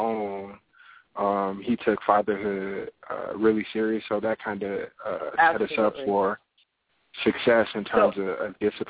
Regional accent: Inglewood, California, United States; now in Los Angeles, United States; Inglewood, California.

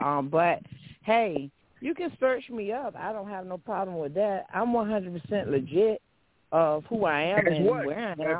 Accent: Virginia, United States; Well, I'm from VA, from the Seven Cities.

